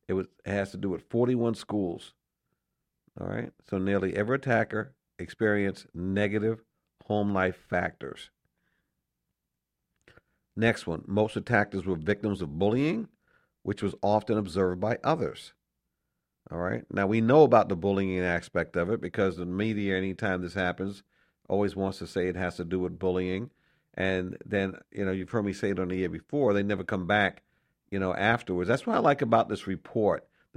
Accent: New York, United States; Maine, Vermont, and even New York, you know, my home state.

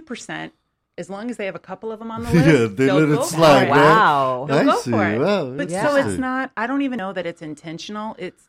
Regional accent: St. Louis, Missouri, United States; also born or lived in Chicago; now in California, United States; I did. I grew up in St. Louis, and then I spent about 12 years in the Midwest in Chicago.

